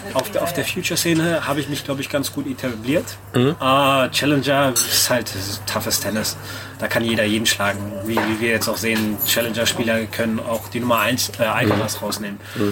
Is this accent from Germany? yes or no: yes; Berlin, Germany